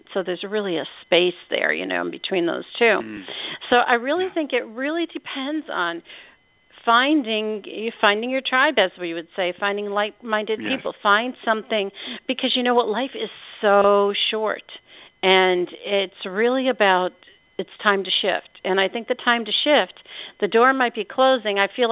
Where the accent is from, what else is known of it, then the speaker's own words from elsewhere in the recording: Pennsylvania, United States; It was north of the Amish country up in the Poconos.